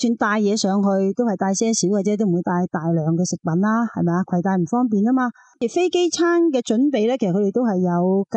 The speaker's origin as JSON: {"language": "Cantonese", "country": "China", "said": "我哋中国人"}